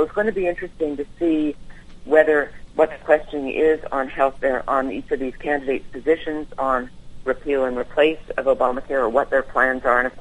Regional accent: Canada; But really, I'm Canadian. I grew up under Medicare for All.

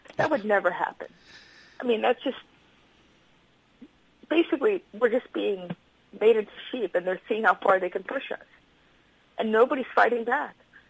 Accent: New York, United States; I'm a New Yorker. I would not sit here for that.

